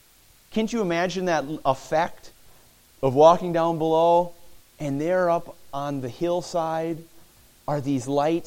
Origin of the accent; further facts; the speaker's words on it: White Bear Lake, Minnesota, United States; I remember when I was growing up on White Bear Lake